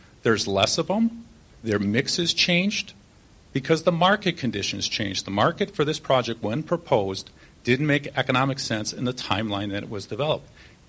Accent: West Milwaukee, Wisconsin, United States; I grew up in West Milwaukee near Miller Park my entire lifetime.

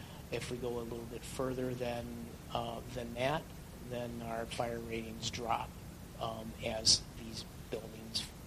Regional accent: Sun Prairie, Wisconsin, United States; I'm from Sun Prairie, Wisconsin.

